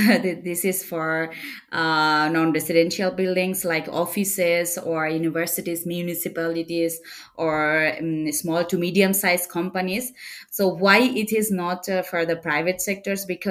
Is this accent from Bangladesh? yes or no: yes; Bangladesh; English is a second language; now in Stuttgart, Germany; So I am originally from Bangladesh. So I came in Germany 6 years ago. And and now I live in Stuttgart.